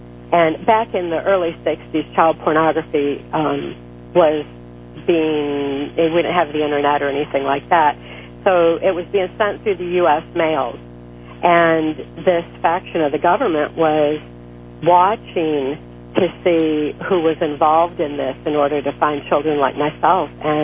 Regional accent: Muskegon, Michigan, United States; At the time I was growing up in Muskegon, Michigan, back in the early 60s, I was born in 1957

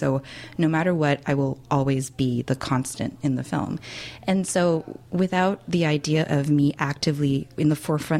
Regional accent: Canada; as Canadian, as like a first generation Canadian.

